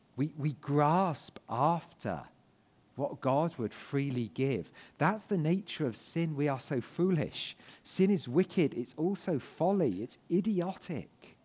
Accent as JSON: {"language": "English", "country": "United Kingdom", "said": "I'm aware I'm only one of those, and I'm also a British one of those, and things are slightly different."}